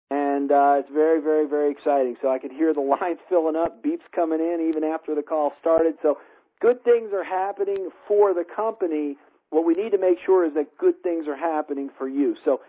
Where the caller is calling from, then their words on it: Colorado, United States; I'm calling in from Colorado tonight, and I'm in charge of sales and marketing for Purium.